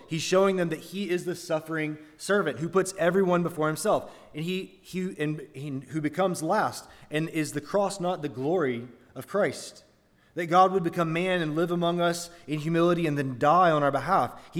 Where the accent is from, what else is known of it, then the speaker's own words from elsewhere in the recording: Alabama, United States; So where I grew up in Alabama, you were either an Alabama fan or an Auburn fan.